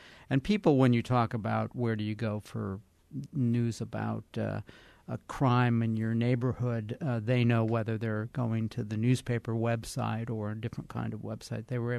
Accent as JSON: {"language": "English", "region": "California", "country": "United States", "tie": "born or raised there", "said": "I grew up in California where we had a referendum once on whether people wanted to pay for television"}